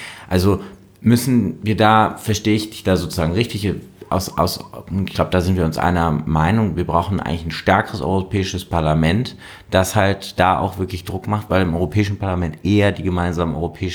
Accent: North Rhine-Westphalia, Germany; wie im Landtag, wo ich herkomme in Nordrhein-Westfalen

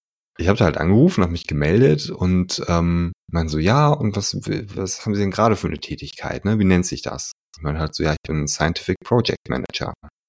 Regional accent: North Rhine-Westphalia, Germany; also ich komme aus NRW

